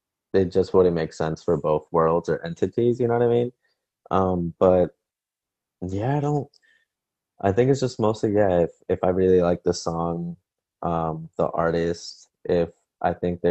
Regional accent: Guatemala; I'm excited that I've been working hands-on with this DIY collective in my home country of Guatemala.

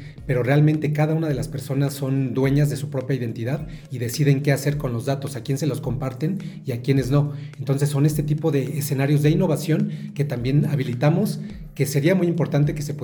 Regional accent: Mexico; yo soy mexicano, entonces conozco mucho más de implementaciones mexicanas

